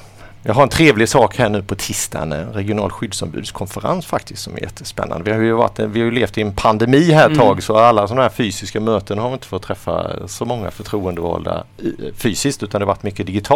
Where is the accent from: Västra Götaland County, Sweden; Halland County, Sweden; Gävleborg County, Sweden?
Halland County, Sweden; Falkenberg; som man har varit medlem i sen hemma i Falkenberg